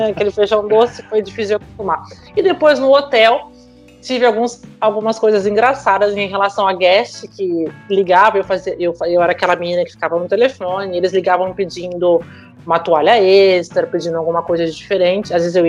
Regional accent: Brazil; now in Italy; Eu preservo minha cultura como brasileira, mas eu estou aberta para aprender uma nova cultura

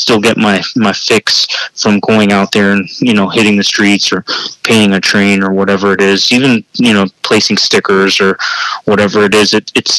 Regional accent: Miami, Florida, United States; It's almost like, okay, you know, I'm from Miami, from Florida. The orange is synonymous with, you know, our city and our state

